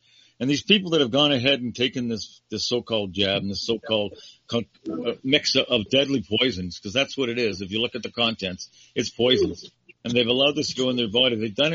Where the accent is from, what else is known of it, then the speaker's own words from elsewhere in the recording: Toronto, Ontario, Canada; I was born and raised in Toronto. You know what? When I was growing up in Toronto, it was one of the greatest places in the world to grow up.